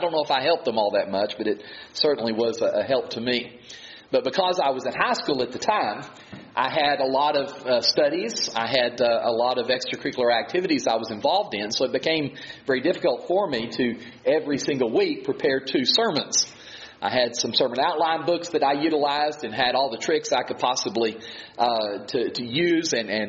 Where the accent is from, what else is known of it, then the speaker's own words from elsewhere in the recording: Odessa, Texas, United States; I am from West Texas originally, out in the Odessa area.